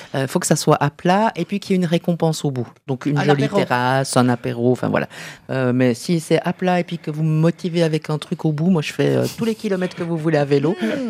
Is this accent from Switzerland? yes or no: yes; Jura, Switzerland; Et puis, je suis jurassienne